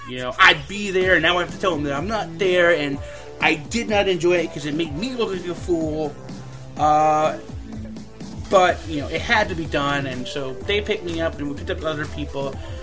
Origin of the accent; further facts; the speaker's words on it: Florida, United States; Orlando and The Freak Show, you know, pretty much was the morning show I listened to growing up in Florida.